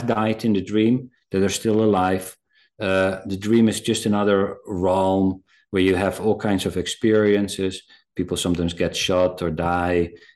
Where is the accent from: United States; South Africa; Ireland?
South Africa; born there; I've worked a lot with in South Africa, because I was born in South Africa